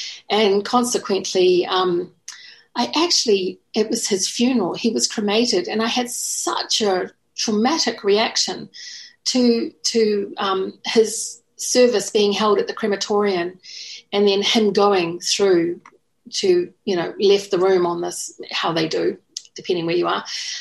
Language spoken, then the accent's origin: English; New Zealand; born there; I was born in New Zealand